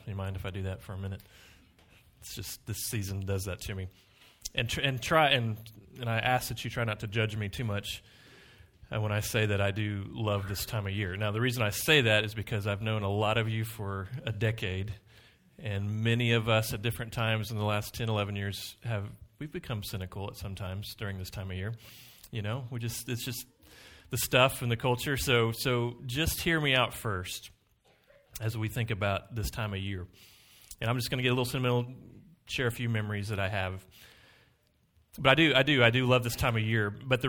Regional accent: Choctaw, Oklahoma, United States; I grew up in Choctaw

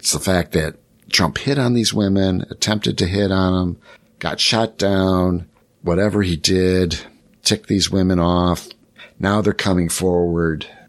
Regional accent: Chicago, Illinois, United States; I'm from Chicago. It took us 100 years to get the Cubs to the World Series.

